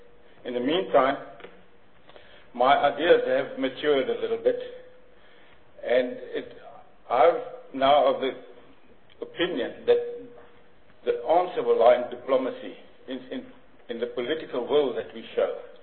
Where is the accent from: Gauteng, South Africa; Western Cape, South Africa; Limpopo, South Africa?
Limpopo, South Africa; I'm from the Mpopo province, and Mr. Chair, I will happily represent my department there.